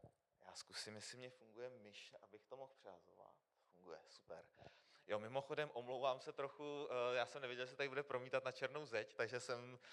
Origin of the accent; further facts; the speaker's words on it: Kutná Hora, Central Bohemian Region, Czechia; já jsem z KSK, z Kutné Hory a jako křesťan jsem vlastně vyrůstal od malička, naši uvěřili, když mě byly nějaký 2 roky